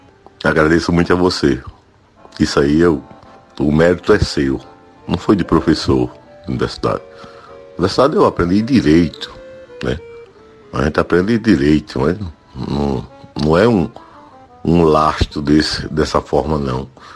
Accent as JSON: {"language": "Portuguese", "town": "Arapiraca", "region": "Alagoas", "country": "Brazil", "said": "eu sou da cidade de Arapiraca, Alagoas."}